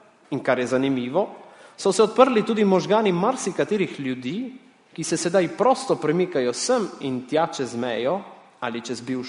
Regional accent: Italy; No, Italijan nisem, živim v Italiji, imam italijansko državljanstvo, vendar se počutim Slovenca.

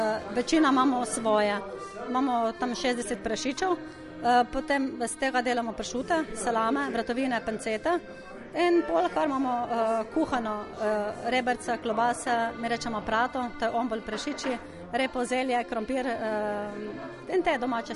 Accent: Styria, Slovenia; Ja, Štajerci smo znali narediti druženja, smo se znali poveseliti in je bilo več tega.

